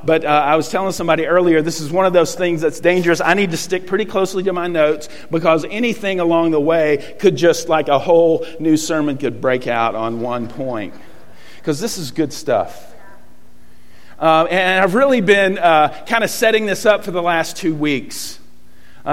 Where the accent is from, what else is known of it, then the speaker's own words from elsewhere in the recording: Chattanooga, Tennessee, United States; Tennessee. You know, we were kind of the Chattanooga hillbillies.